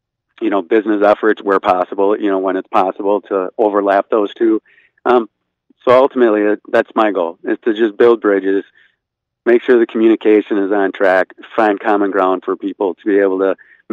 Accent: New Berlin, Wisconsin, United States; born there; But I was born in New Berlin, went to school at a Catholic memorial in Waukesha

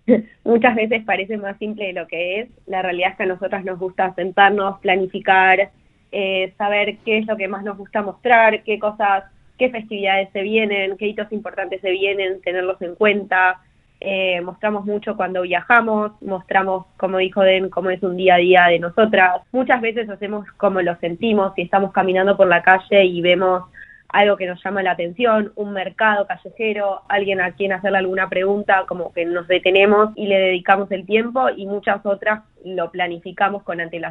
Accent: Argentina; now in Israel; Yo llegué a Israel oficialmente hace 3 años también, pero hace ya 6 años que voy y vengo de Argentina a Israel.

